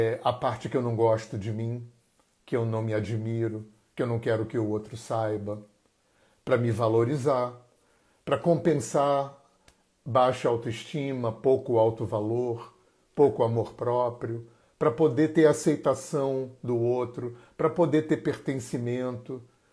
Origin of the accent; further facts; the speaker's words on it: Brazil; Eu sou brasileiro, eu sou homem, eu sou pai, eu sou idoso